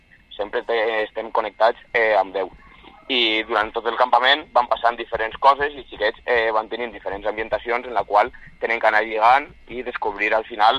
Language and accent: Catalan; Villarreal, Valencian Community, Spain; al final pues, hem complit totes les places i no podem abarcar més gent. Som tots de Villarreal.